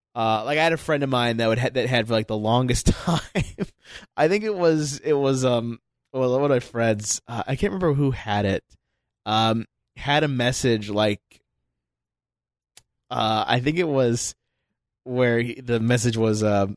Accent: Las Vegas, Nevada, United States; Mine's like, hi, I'm from Vegas.

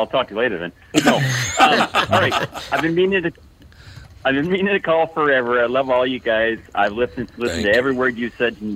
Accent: Iowa, United States; I grew up in Northwest Iowa, in the middle of nowhere, on a dairy farm.

